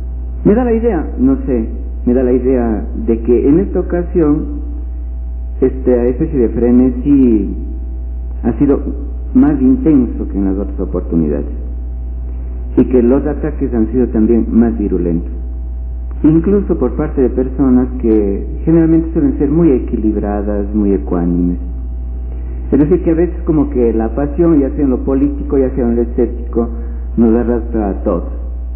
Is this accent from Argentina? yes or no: no; Cuenca, Azuay, Ecuador; aquello de decantar largamente de que somos la Atenas del Ecuador, cuando en muchas ocasiones hemos demostrado las claras que somos la Atenas del Ecuador